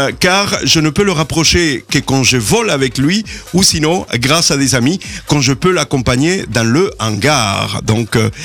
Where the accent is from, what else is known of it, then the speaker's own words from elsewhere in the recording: Germany; accent: German; French is a second language; Oh, peut-être mon accent allemand est très